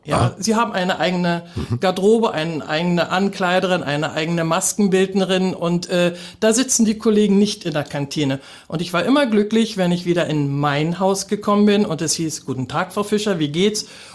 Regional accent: Berlin, Germany; ich als echte Berlinerin

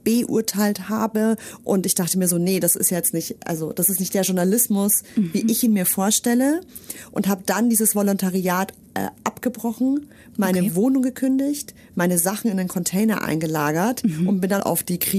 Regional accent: Munich, Bavaria, Germany; Ich komme ja gebürtig aus München

